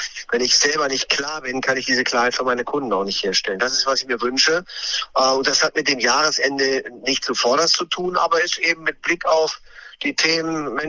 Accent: Düsseldorf, North Rhine-Westphalia, Germany; Als Düsseldorfer ist das ja eher manchmal schwer zu formulieren

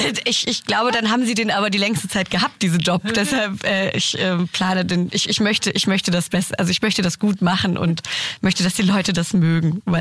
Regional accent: Blaustein-Herrlingen, Baden-Württemberg, Germany; ich bin in Blaustein-Herlingen aufgewachsen und war hier am Humboldt in der Schule.

